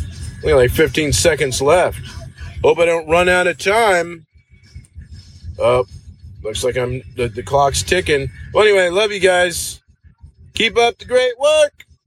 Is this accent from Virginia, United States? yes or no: no; California, United States; Cold beverages are refreshing, especially if you're born and raised in California like me.